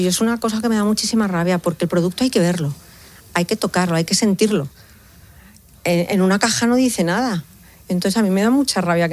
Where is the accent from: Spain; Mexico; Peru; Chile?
Spain; Madrid, Community of Madrid; nosotros empezamos aquí en Madrid, somos madrileños, pero nos fuimos al Valle de las Muñecas, la zona de O'Neill.